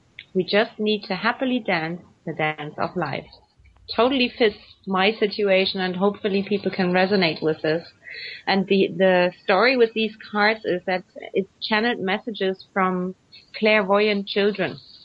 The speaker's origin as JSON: {"language": "English", "region": "Hamburg", "country": "Germany", "tie": "born or raised there", "said": "Everybody, I have a network here in Hamburg because this is my hometown."}